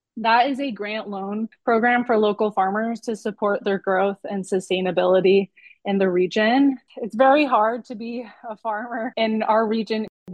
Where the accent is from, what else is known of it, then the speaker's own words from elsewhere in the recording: Midwest, United States; I come from the Midwest, so I'm well aware of the dichotomies of commercial farming versus, even family farming